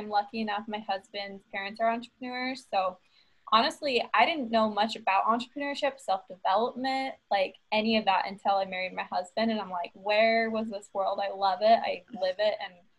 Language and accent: English; Utah, United States; Yeah, okay, so I'm from Utah. Whole family is from Utah